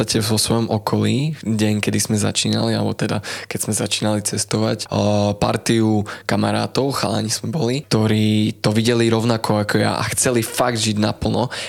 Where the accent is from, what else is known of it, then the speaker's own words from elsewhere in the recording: Košice, Košice Region, Slovakia; ja tým, že som z východu, tak musím povedať, že to sú všetky také miestečka pri Košiciach, teda pri mojom rodnom meste.